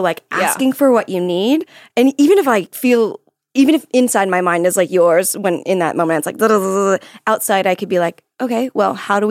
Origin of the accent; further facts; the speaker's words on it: Florida, United States; I'm from Florida.